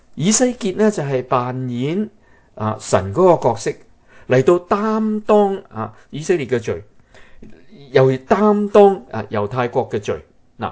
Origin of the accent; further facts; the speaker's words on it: China; 我哋中国人嗰个天坛就係天子喺嗰度嚟到祭天，嚟到献祭。